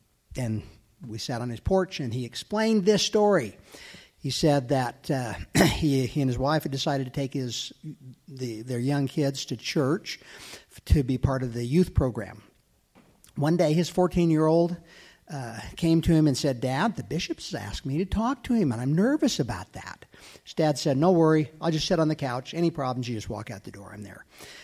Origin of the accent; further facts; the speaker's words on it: Houston, Texas, United States; I'm from Houston, Texas.